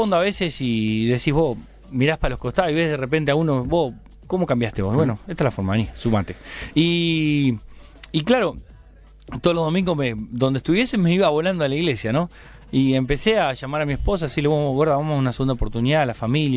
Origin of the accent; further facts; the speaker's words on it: Montevideo, Uruguay; soy cerrícola, soy hincha de Cerro, soy del Cerro y no me mueve nadie.